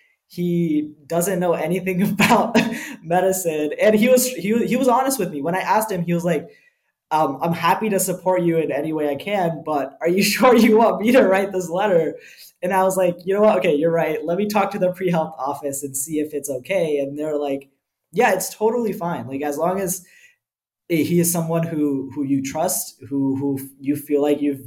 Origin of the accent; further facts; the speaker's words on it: South Carolina, United States; I was from South Carolina. I go to college in New Hampshire.